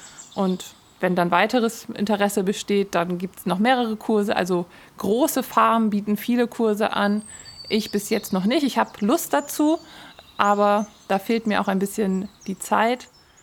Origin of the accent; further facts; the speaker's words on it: Lower Saxony, Germany; born there; Ich komme gebürtig aus der Wesermarsch. Meine Eltern haben da einen landwirtschaftlichen Betrieb.